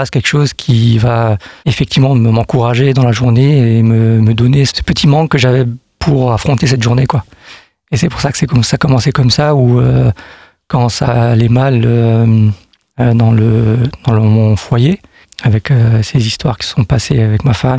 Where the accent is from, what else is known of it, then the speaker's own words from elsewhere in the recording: Colmar, Grand Est, France; born there; Nous habitons dans une petite commune dans la région d'Alsace. Je suis né à Colmar. J'ai grandi dans une famille chrétienne.